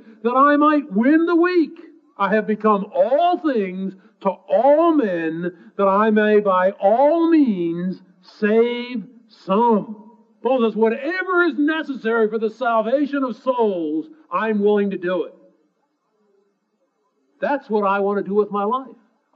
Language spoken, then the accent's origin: English; United States; You know, it's a lot of a problem with us as American Christians. We pamper ourselves.